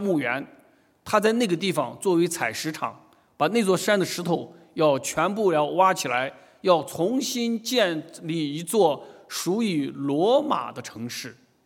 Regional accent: China; 我就想到从我们中国人来讲，我们中国人其实很像

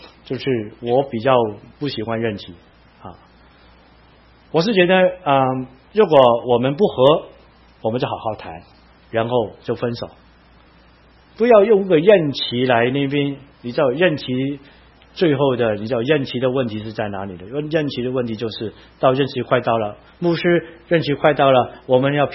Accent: Hong Kong; Chinese is a second language; 我是香港来的哈，啊，我跟你讲，我学国语是很辛苦的。

